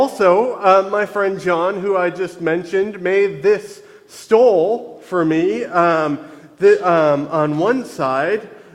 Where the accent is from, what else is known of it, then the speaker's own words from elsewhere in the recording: Neenah, Wisconsin, United States; I grew up in Neenah and still have a good relationship with the people at my home church, the Congregational United Church of Christ of Neenah, Menasha, where I was baptized and confirmed